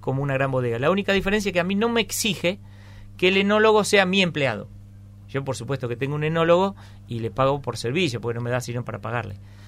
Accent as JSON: {"language": "Spanish", "region": "Santa Fe", "country": "Argentina", "lives_now": "Entre Ríos, Argentina", "said": "Mirá, yo vengo del sur de Santa Fe. Y cuando vine acá, después de unos tiempos me di cuenta."}